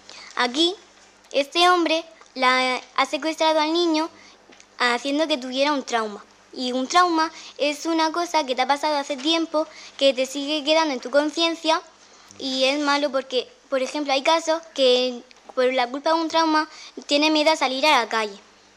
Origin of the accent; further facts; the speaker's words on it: Spain; tengo 11 años y soy española.